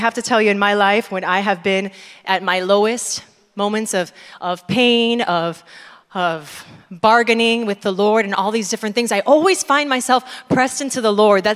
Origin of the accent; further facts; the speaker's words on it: Miami, Florida, United States; also born or lived in Chicago / New York; now in New Jersey, United States; I'm originally from Miami, Florida. Any Latinos in the house? Hey! I went to school in Chicago, and I found my way to New York after that, and I've actually been living in New Jersey for almost 16 years this June